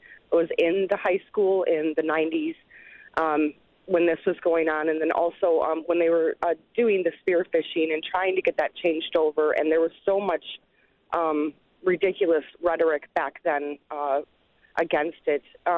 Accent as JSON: {"language": "English", "town": "Bozeman", "region": "Montana", "country": "United States", "said": "I just wanted to say I'm from Bozeman originally"}